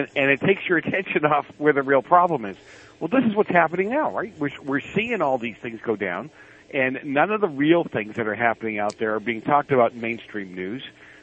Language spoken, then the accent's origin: English; Boston, Massachusetts, United States; I grew up in Boston back in the 70s when the mafia was very active